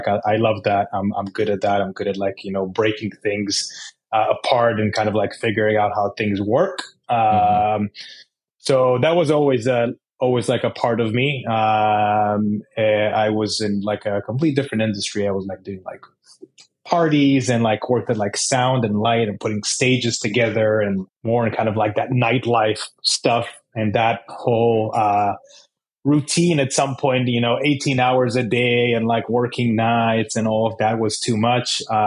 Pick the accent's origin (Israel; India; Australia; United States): Israel; Yeah, so I'm originally from Israel. I grew up there and lived there all my life.